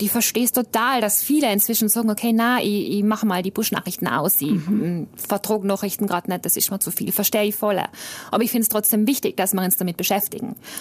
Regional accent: Trentino-Alto Adige, Italy; Also Südtirol ist meine Heimat, da ist meine Familie.

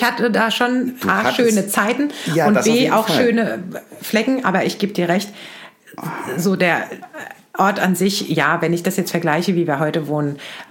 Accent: Wiesbaden, Hesse, Germany; born or raised there

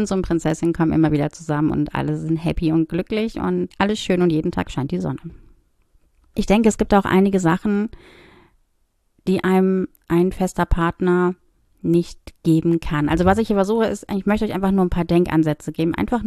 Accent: North Rhine-Westphalia, Germany; Ich komme ja aus dem Ruhrgebiet

